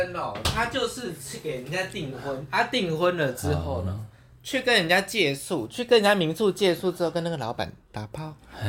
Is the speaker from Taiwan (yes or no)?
yes; Taiwan; 但我们台湾人就喜欢那种芭比风格